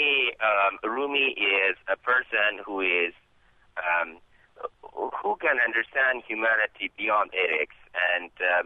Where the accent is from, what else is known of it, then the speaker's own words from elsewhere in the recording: Kabul, Afghanistan; now in United States; I am from Kabul City, and I'm here, a college student in the United States.